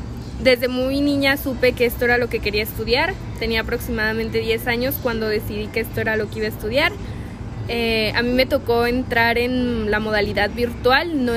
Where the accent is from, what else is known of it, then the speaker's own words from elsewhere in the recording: Zapopan, Jalisco, Mexico; Tengo 18 años, soy de aquí de Jalisco, de Zapopan, mejor dicho.